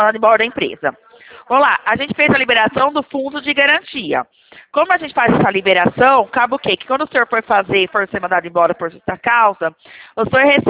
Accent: São Paulo, Brazil; meu DDD é 19, sou aqui do estado de São Paulo.

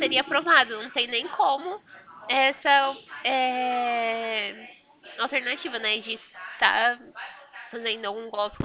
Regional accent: Porto Ferreira, São Paulo, Brazil; eu sou de Porto Ferreira

